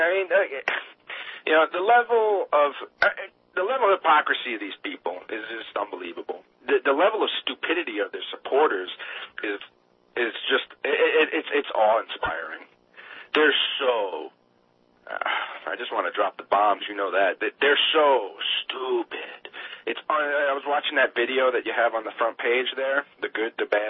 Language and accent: English; Wisconsin, United States; you know, I'm from Wisconsin, so you know how the Internet's getting real smart now, and it knows where you are